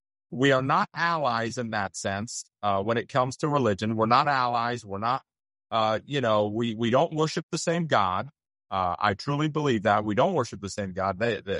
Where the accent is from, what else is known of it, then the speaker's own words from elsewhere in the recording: Israel; I talk about me growing up in Israel.